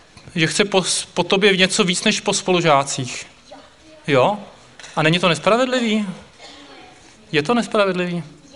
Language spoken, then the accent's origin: Czech; Slovakia; born or raised there